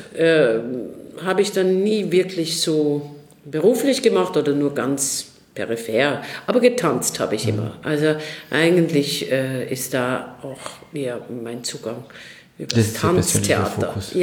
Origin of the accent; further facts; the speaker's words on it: Basel, Basel-Stadt, Switzerland; moved away as an adult; also born or lived in United States; ich komme aus Basel und habe dort am Jungen Theater Basel angefangen zu spielen, wo ich auch immer wieder gespielt habe und bin dann später aber für meine Ausbildung nach Amerika gegangen